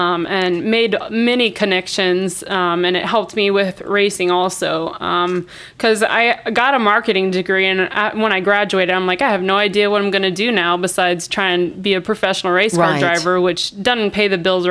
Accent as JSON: {"language": "English", "town": "Lafayette", "region": "Louisiana", "country": "United States", "tie": "born or raised there", "said": "I was born and raised in Lafayette and grew up here, lived here all my life, and still am here because there's honestly no other place that I'd rather be."}